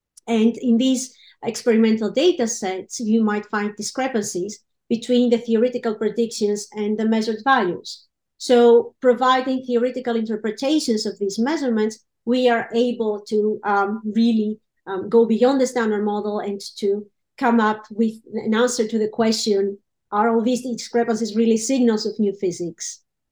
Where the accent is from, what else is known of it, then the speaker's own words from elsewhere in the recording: Greece; now in Siegen, Germany; I'm originally from Greece. I'm a theoretical particle physicist. I work here in Siegen as a postdoc.